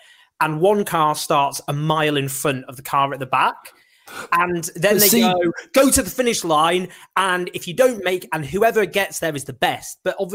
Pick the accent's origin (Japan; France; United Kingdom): United Kingdom; Stockport, North West England; I grew up in Stockport. I'm not a working class hero.